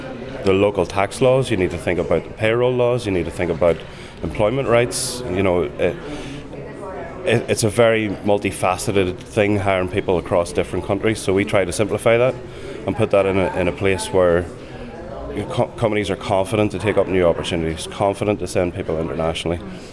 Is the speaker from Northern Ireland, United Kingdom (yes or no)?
yes; Armagh, Northern Ireland, United Kingdom; accent: Armagh; given my accent, obviously, from Armagh, business based in Monaghan